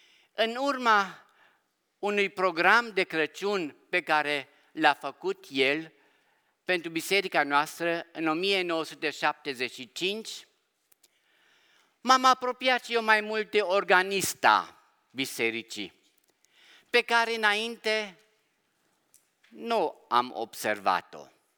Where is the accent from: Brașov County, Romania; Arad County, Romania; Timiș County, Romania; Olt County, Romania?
Brașov County, Romania; Brașov; sunt original din Brașov, dintr-o familie maghiară-germană. Am studiat în Cluj la teologia protestantă din Cluj